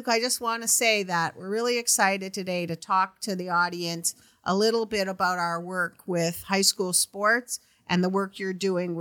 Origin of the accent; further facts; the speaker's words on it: Canada; now in United States; I'm Canadian, so I grew up with a lot of good hockey.